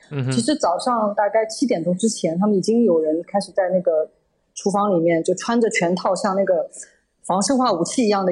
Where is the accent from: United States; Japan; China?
China; Shanghai; 比如说我小时候住在上海的时候